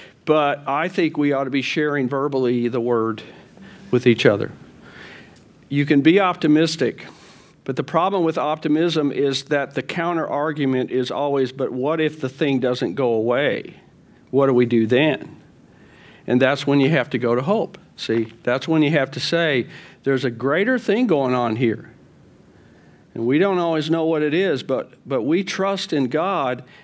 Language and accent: English; Fort Worth, Texas, United States; So I was raised in Fort Worth.